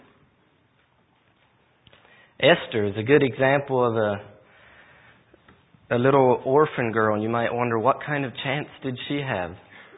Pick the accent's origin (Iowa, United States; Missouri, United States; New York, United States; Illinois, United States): Missouri, United States; moved away as an adult; I grew up in Missouri. I was there until I was 19 years old.